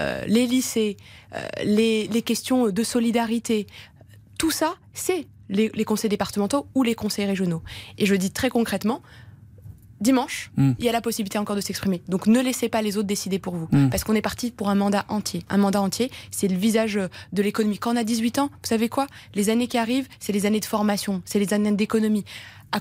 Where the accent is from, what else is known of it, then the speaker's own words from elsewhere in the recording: Nantes, Pays de la Loire, France; un jeune d'Aurillac ou de chez moi à Nantes